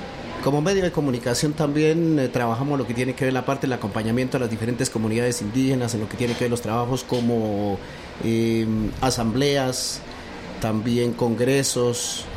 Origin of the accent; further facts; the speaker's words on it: Puracé, Cauca, Colombia; vengo del resguardo indígena de Coconuco, municipio de Puracé, departamento del Cauca.